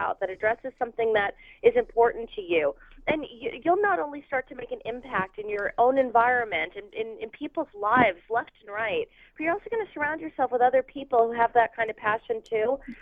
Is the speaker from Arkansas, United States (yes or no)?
no; New York City, New York, United States; Like I went to New York recently, and I grew up in New York.